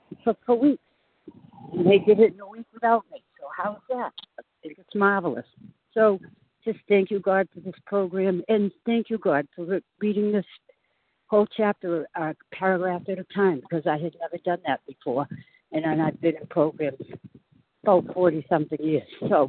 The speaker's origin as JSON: {"language": "English", "town": "Boston", "region": "Massachusetts", "country": "United States", "said": "I am in sunny Corolla, North Carolina, but I am from the Boston area"}